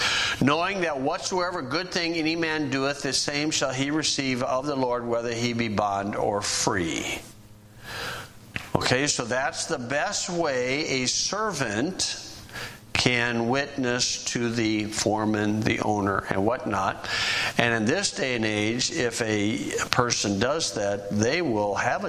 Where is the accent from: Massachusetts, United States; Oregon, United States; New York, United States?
Oregon, United States; Now, I'm not from Montana, from Oregon.